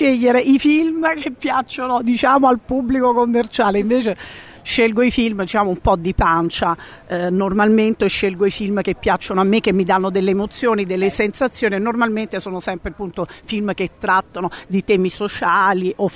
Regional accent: Naples, Campania, Italy; io sono napoletana

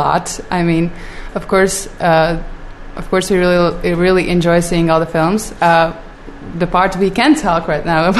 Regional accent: Latvia; English is a second language; I'm from Latvia, and I actually work as a film producer there.

